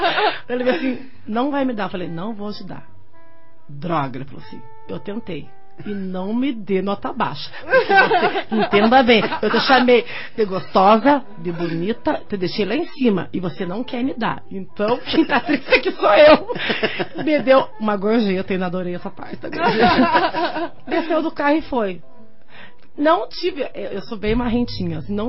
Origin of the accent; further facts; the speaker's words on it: Curitiba, Paraná, Brazil; Eu falei: não, sou de Curitiba.